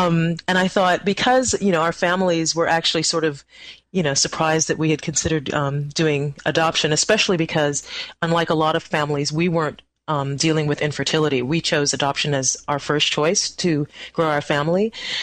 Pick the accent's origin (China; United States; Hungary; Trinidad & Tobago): Trinidad & Tobago; I'm obviously from Trinidad and my husband's English, and we were living in Texas at the time